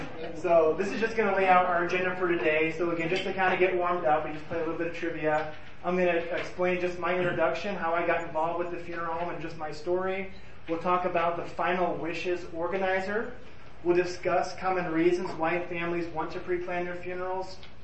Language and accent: English; Elkhart, Indiana, United States; I'm from Elkhart, Indiana, and I went to school at the University of Indianapolis.